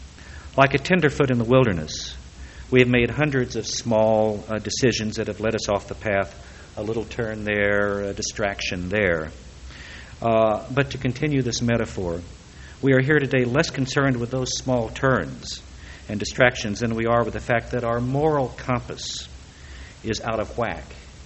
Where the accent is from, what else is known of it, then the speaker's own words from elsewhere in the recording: California, United States; they know I'm from California, and I'll believe it when I see it